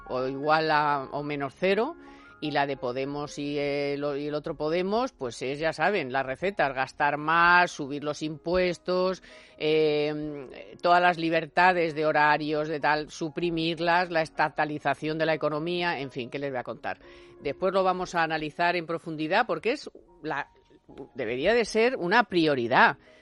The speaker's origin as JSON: {"language": "Spanish", "country": "Spain", "said": "somos españoles"}